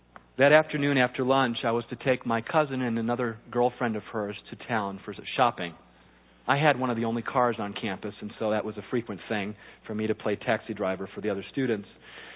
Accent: United States; born there; accent: German; first language German; Well, that's when we only spoke German at home, even though I was born here in the States. But I remember going to kindergarten and telling my parents after I came back being ridiculed for my German accent in English.

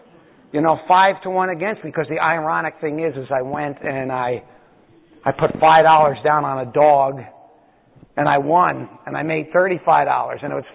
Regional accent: Miami Beach, Florida, United States; I grew up on Miami Beach.

